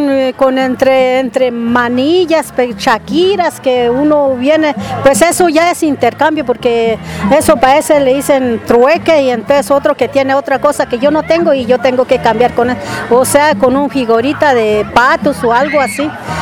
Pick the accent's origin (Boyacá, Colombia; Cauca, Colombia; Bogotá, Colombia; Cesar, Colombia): Cauca, Colombia; Toribío; vengo de Resguardo Toribío como representante del gobernador.